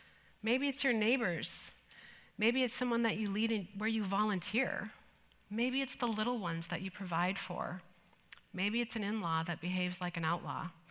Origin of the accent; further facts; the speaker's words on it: Minnesota, United States; Well, I'm just a girl from small town Minnesota.